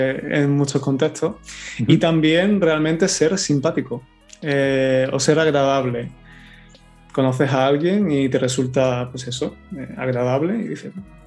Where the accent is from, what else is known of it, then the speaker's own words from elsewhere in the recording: Andalusia, Spain; porque yo soy de Málaga, pero de una parte más de provincia y nunca la había oído hasta llegar aquí.